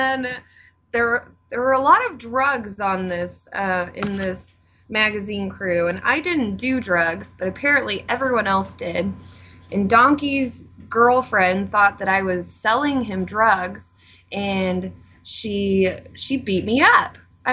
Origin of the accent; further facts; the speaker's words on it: Texas, United States; born there; Oh, and I was born in Texas, so I lived there for a while, but I don't really remember living there.